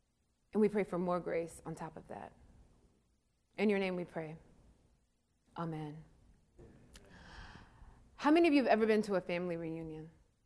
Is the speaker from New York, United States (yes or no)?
no; Mississippi, United States; I'm from Mississippi, where knowing a family name tells you a lot about your people.